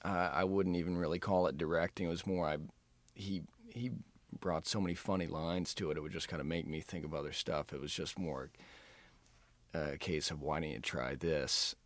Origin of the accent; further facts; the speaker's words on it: Texas, United States; Growing up in Texas, it's one of those things.